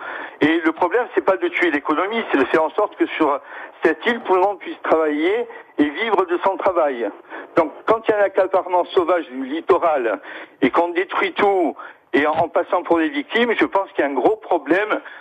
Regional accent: Corsica, France; Et moi je suis Corse, et j'ai pas envie d'aller vivre ailleurs

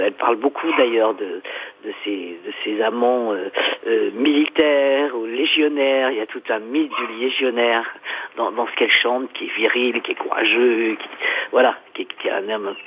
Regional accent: Paris, Île-de-France, France; Je n'habite pas loin de Pigalle. Moi, je suis une Parisienne. Je suis née dans le 9e. J'ai pas beaucoup voyagé, finalement. J'ai habité Belleville. Métro Couronne, j'ai habité avenue Jean Jaurès dans le 19e.

